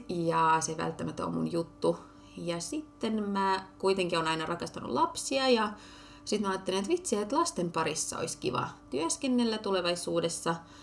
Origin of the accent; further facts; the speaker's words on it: Ukraine; now in Finland; kun mä oon tosiaan Ukrainasta kotoisin